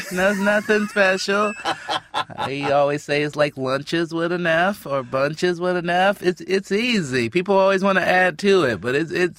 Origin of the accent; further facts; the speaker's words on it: Chicago, Illinois, United States; I grew up in Chicago.